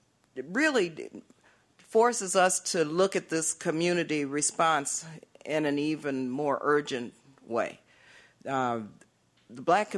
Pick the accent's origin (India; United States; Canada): United States; Oakland, California; I come from Oakland, California, Oakland, Berkeley, the East Bay